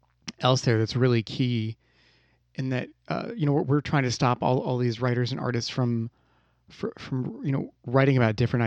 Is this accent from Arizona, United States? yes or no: yes; Arizona, United States; I can't write a character that grew up in, you know, Minnesota because I'm from Arizona